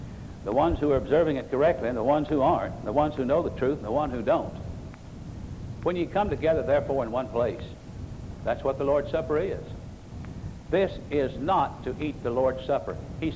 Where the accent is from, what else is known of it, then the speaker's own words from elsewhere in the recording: the South, United States; Now I was raised in the South, and what we always did at a meal, if we had biscuits or bread or anything, we had gravy in our plate.